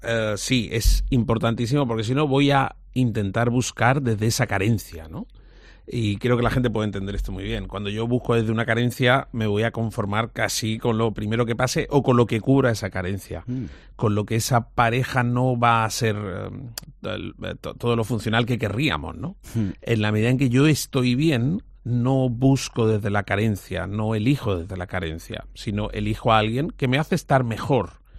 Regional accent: Torremolinos, Andalusia, Spain; Natural, nacimiento en Nigeria, de padres hindúes y hijo adoptivo de Torremolinos, por eso el acento de los acentos.

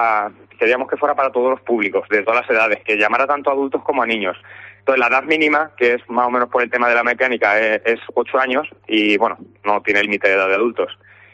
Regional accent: Cuenca, Castilla-La Mancha, Spain; Como nosotros somos de Cuenca

